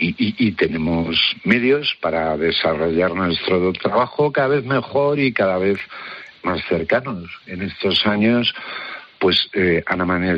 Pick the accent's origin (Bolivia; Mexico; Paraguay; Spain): Spain; Huesca, Aragon; born there; Yo soy nacido en Huesca, pero bueno, siempre he tenido mucha relación con la montaña.